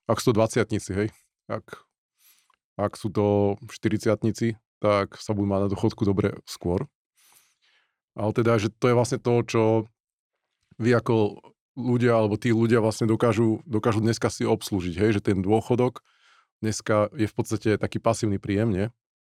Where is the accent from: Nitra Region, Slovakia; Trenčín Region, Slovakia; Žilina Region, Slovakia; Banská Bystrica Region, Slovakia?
Žilina Region, Slovakia; Žilina; trojizbáky, kde ja som vyrastal, trojizbák paneláku na Solinkách